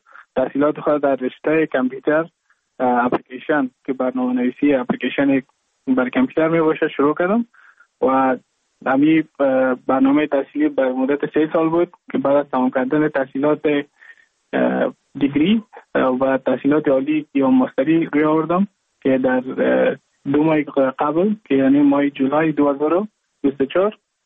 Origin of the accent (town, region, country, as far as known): Mazar-i-Sharif, Balkh, Afghanistan; moved away as an adult; now in Goa, India